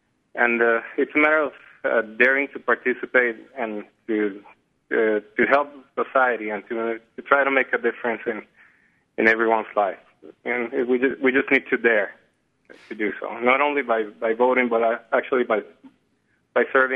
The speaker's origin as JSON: {"language": "English", "country": "Venezuela", "said": "I'm from the Bolivarian Republic of Venezuela."}